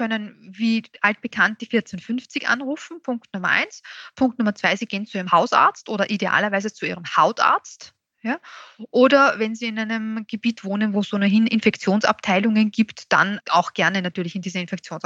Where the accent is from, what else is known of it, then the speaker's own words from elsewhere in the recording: Austria; Ja, ich glaube, das sehen wir jetzt an und für sich schon, aber nicht nur bei uns in Österreich, auch international wird diese Kurve letztendlich ein bisschen flacher der neuen Erkrankungen.